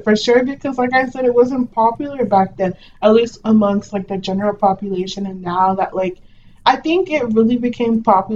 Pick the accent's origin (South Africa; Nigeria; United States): Nigeria; I'm Nigerian, to be specific.